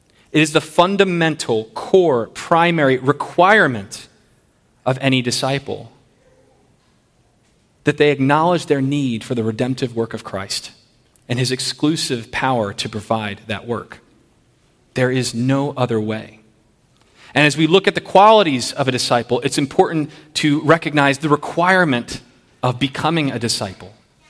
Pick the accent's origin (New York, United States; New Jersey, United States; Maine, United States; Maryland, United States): Maryland, United States; We're not far from Carroll County where I grew up.